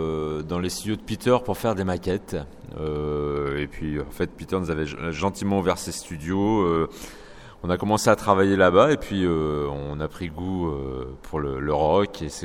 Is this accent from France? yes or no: yes; France; first language French; c'est que nous, on est français, c'est notre langue maternelle